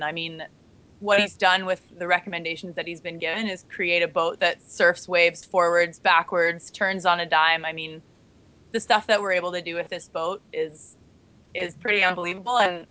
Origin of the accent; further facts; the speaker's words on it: Canada; Right. Well, keeping in mind that we are Canadian